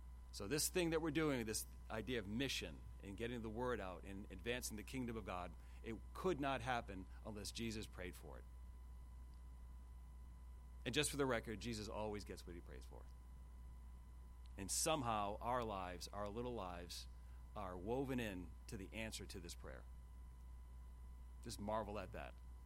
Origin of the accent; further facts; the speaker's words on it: Rhode Island, United States; I'm from Rhode Island. We can make one word out of a sentence.